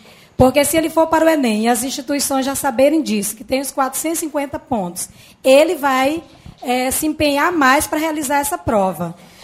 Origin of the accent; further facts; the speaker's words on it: Pará, Brazil; eu sou do Pará.